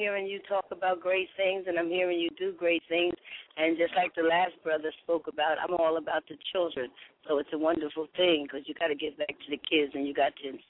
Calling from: New Jersey, United States; Well, I'm glad I called, too. I'm calling from Jersey myself.

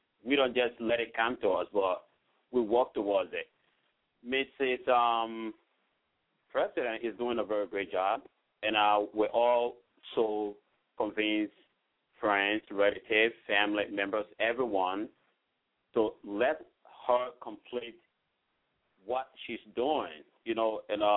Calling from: Syracuse, New York, United States; I'm calling now from Syracuse, New York.

